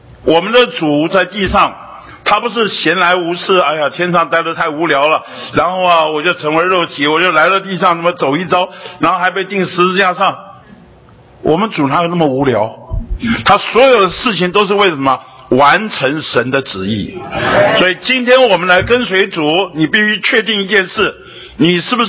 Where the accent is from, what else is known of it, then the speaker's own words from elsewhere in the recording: China; 因为我们中国人说，人生不如意的事十之八九。